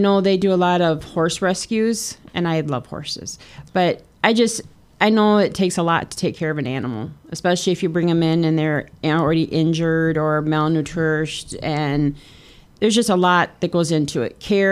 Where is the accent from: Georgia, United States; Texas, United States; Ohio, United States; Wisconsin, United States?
Wisconsin, United States; Richland Center; now in Viola, United States; I grew up around Richland Center. I live in Viola now